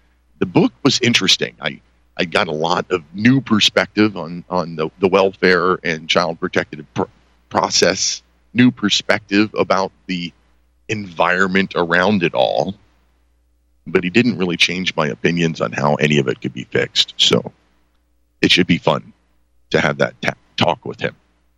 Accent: Pennsylvania, United States; I emailed just about every talk radio station here in my home state of Pennsylvania.

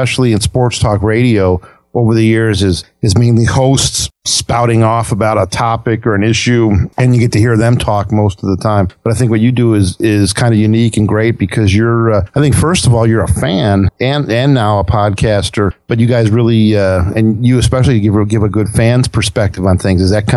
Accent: Wisconsin, United States; Growing up in Wisconsin.

